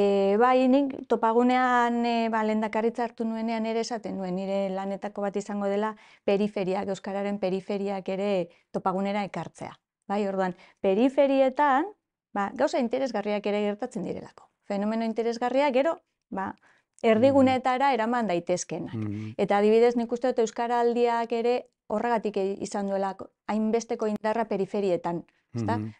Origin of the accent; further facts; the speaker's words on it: Vitoria-Gasteiz, Basque Country, Spain; also born or lived in Oñati; Bai, hori ni gazteiztarra adopzioz, bai, txikitan etorri ginen, eta nik betik esaten dut, nik ni gazteizek euskaldun du ninduela. Ni oinatitik nentorren, euskara banekarren, baina hemen konturatu nintzen euskalduna nintzela.